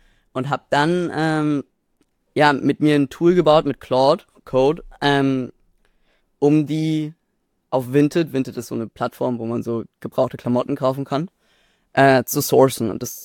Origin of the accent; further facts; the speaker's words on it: Berlin, Germany; ich bin 16 Jahre alt, ich bin aus Berlin.